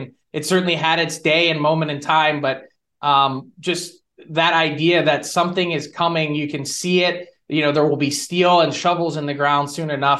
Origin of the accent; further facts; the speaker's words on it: United States; Yeah, as an American myself, I've worked in Canada for 8 years.